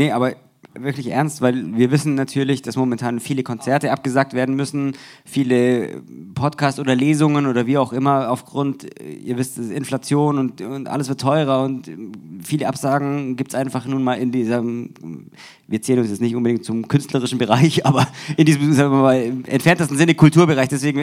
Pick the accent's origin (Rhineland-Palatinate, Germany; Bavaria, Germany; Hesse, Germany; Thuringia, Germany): Bavaria, Germany; Munich; Das sage ich als Münchner